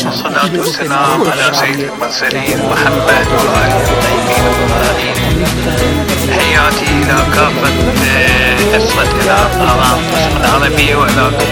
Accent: Iraq

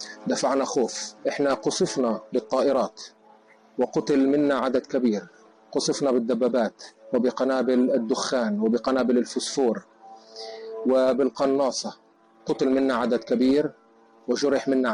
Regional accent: Gaza, Gaza Strip, Palestine; نحن مواطنين فلسطينيين نعيش في مدينة غزة، نحمل هذه الهوية الفلسطينية، وليس لنا مكان آخر في العالم نذهب إليه إلا بلدنا فلسطين، واللي هي غزة وقعة أساسية منها.

